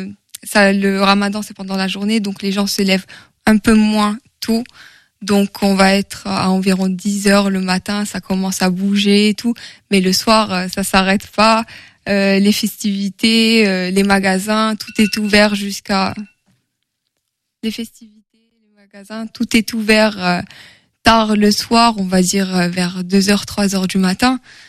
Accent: Oran, Oran Province, Algeria; born there; Alors, je suis née en Algérie, à Oran.

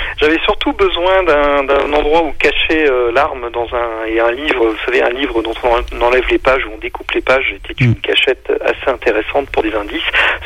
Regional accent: Normandy, France; Je vous rappelle que je suis normand moi-même

